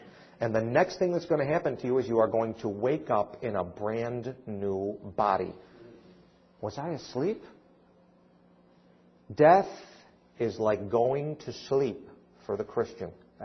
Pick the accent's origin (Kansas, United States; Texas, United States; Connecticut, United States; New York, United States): Kansas, United States; Well, I mean, I'm from Kansas. Show me.